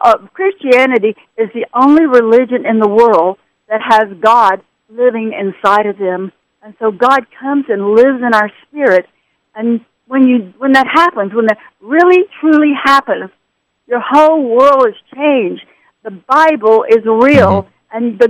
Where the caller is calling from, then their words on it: Pensacola, Florida, United States; I'm calling from Pensacola, Florida.